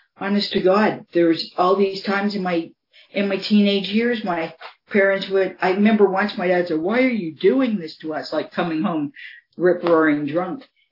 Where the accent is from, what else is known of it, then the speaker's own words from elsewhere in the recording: Toronto, Ontario, Canada; I grew up in Toronto